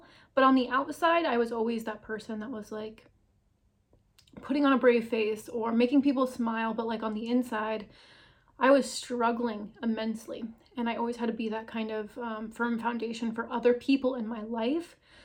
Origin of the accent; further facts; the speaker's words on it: Iowa, United States; I'm 32 years old. I'm from Iowa, and this is the testimony of how Jesus Christ saved me.